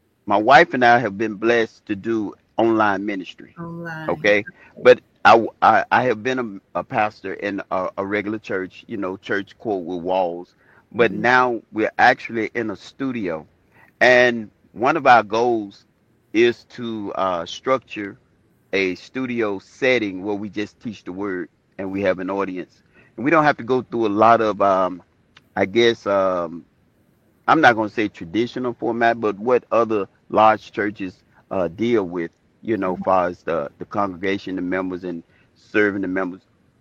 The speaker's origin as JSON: {"language": "English", "town": "Memphis", "region": "Tennessee", "country": "United States", "tie": "born or raised there", "lives_now": "Bartlett, United States", "said": "I'm from Memphis, Tennessee, born and reared, raised, or what have you. But I'm from Memphis, Tennessee, and I went to school, went to the military, came back, and this is where I make my home."}